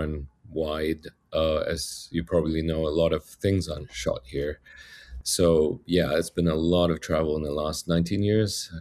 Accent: Singapore; Singapore got independence in the 60s, and I was born in 69.

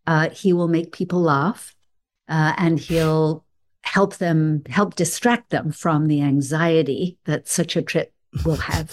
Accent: England, United Kingdom; moved away as an adult; now in United States; I was born in England and raised there, came to the United States partly for professional reasons when I got out of college to pursue graduate work here

